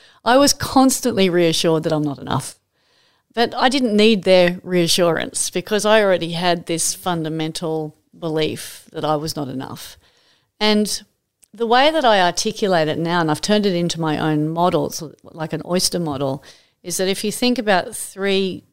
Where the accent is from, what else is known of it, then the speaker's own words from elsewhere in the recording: Manly, New South Wales, Australia; Fortunately, growing up in Manly fortified my resolve to fight that battle.